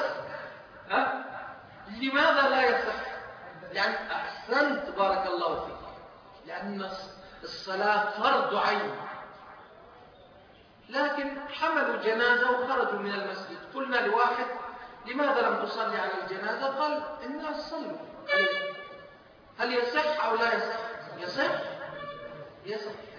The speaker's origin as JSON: {"language": "Arabic", "country": "Egypt", "said": "لما الجيش اللي عندنا في مصر بيطلع"}